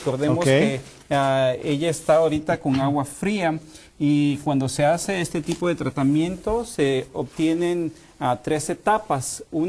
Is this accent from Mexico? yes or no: yes; Mexico; En mi país, yo soy de México, ahí comemos camote